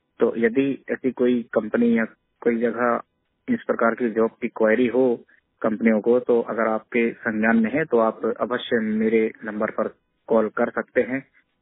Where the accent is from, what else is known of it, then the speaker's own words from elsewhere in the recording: Seoni, Madhya Pradesh, India; मैं जिला सिवनी का रहने वाला हूँ, मध्य प्रदेश से।